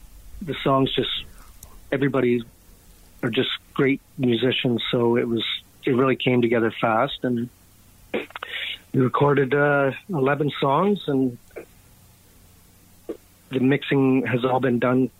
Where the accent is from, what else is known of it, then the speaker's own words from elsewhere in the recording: Hagersville, Ontario, Canada; I grew up in Hagersville, so...